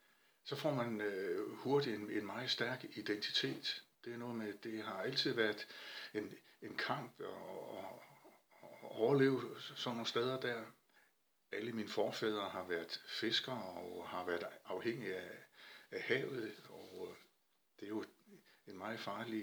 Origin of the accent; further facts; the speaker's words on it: Skagen, North Denmark Region, Denmark; jeg kommer fra Skagen. Jeg er ud af en rigtig gammel Skagens slægt, der har været deroppe sådan helt tilbage i, han har sagt, historiernes tog.